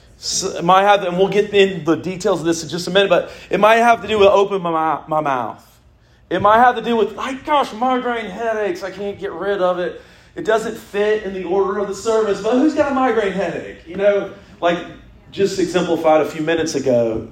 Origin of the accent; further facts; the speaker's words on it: Frisco, Texas, United States; Frisco, Texas. Does that mean anything to you? It's my hometown, you know.